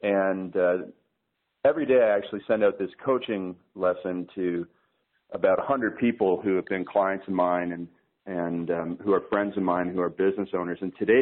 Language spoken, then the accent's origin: English; Canada; My office is actually in Denver. I'm Canadian. I live in Canada, but my business partner lives in Denver.